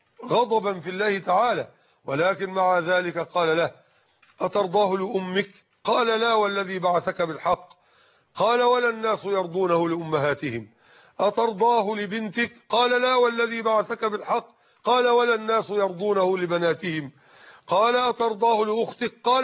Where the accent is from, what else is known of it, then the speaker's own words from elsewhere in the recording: Egypt; الوصية الواجبة عندنا في مصر